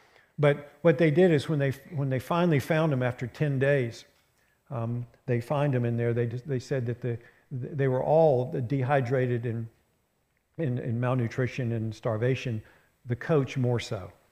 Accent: West Virginia, United States; And I'm I'm from West Virginia.

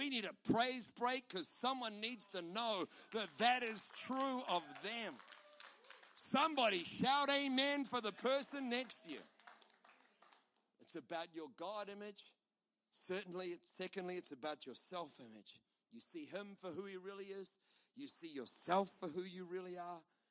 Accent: New Zealand; I'm a New Zealander.

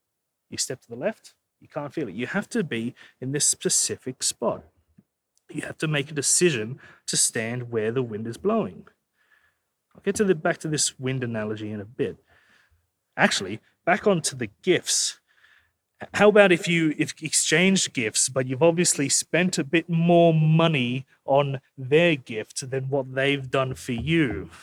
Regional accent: Greystanes, New South Wales, Australia; And growing up in Greystanes, Western Sydney, I didn't come up to the Northern Beaches a lot.

